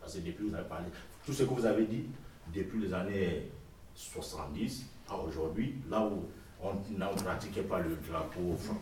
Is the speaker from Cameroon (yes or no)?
no; France; Je vois que je ne suis même pas fier de notre exemple en tant que Français.